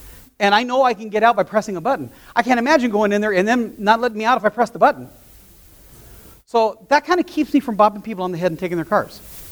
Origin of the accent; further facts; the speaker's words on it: Los Angeles, California, United States; I grew up in South Central LA. I saw at least two dead people by the time I was 13.